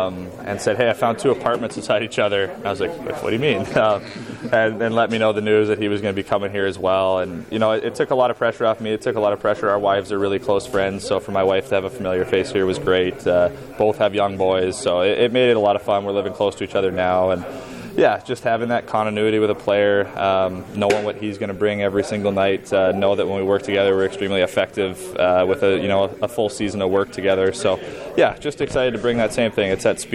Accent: British Columbia, Canada; My hometown is just outside of Vancouver

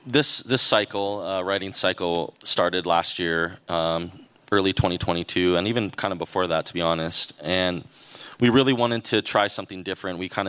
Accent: Hawaii, United States; We're from Hawaii. Hawaii is a place where you can't, if you get a little too big for your britches, you will get probably brought down to earth.

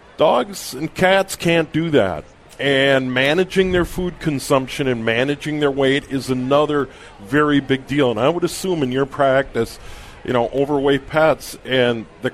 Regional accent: St. Paul, Minnesota, United States; I grew up with it. I was born in St. Paul, and now that I'm older, I don't want to have anything to do with it.

